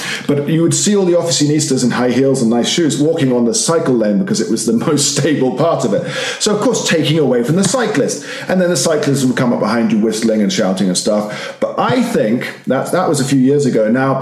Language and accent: English; London, United Kingdom; Yeah, I'm a walker. I'm from London.